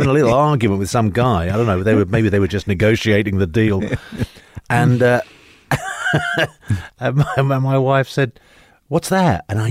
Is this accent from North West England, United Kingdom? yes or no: no; London, United Kingdom; moved away as an adult; now in United States; I grew up in London. My background is basically my father was Spanish, my mother was Italian.